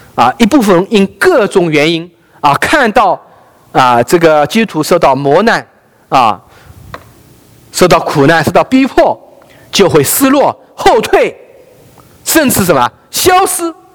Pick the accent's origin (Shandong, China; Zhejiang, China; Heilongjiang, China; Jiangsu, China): Zhejiang, China; 我说到我是浙江人